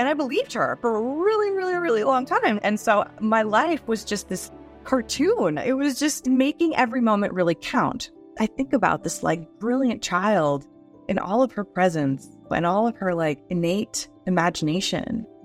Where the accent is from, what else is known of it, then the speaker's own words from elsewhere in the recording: New York City, New York, United States; And I was born in the Bronx. I was born and raised in the Bronx.